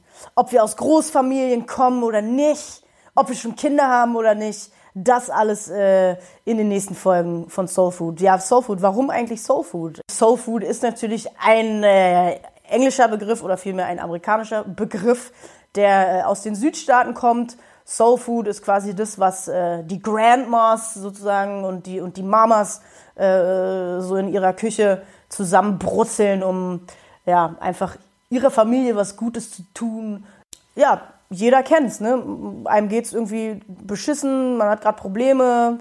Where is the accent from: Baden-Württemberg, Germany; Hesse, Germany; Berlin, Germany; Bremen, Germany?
Berlin, Germany; Ich komme aus Berlin. Ich bin halbe Amerikanerin, hier in Berlin aufgewachsen